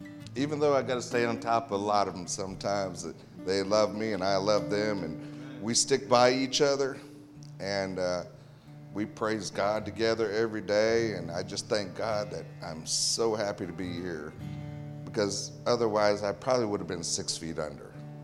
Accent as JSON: {"language": "English", "town": "Anchorage", "region": "Alaska", "country": "United States", "said": "I'm originally from Anchorage, Alaska, but I came down here"}